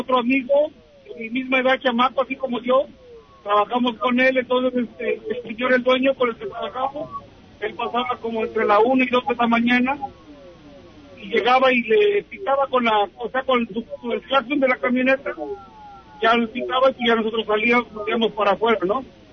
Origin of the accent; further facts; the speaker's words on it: Puebla, Mexico; yo tenía la edad de como de 15 años, estaba yo ya en México. Yo soy del estado de Puebla, de Vero, Puebla.